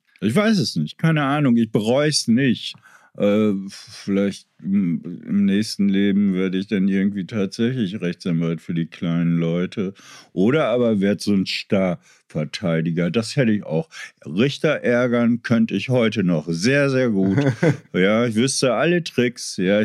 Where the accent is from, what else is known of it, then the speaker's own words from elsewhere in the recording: Meppen, Lower Saxony, Germany; Amsterdam ist die Strecke zu meiner Heimatstadt Meppen